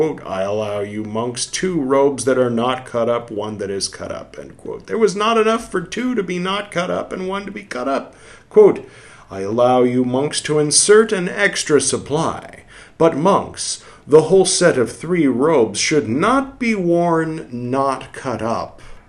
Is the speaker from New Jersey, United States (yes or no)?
no; California, United States; growing up in America, growing up in California